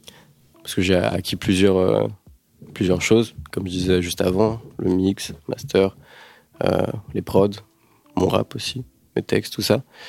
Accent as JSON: {"language": "French", "town": "Carhaix-Plouguer", "region": "Brittany", "country": "France", "tie": "born there", "said": "Tout départ, en fait, moi je suis né à Carré, Plouguer"}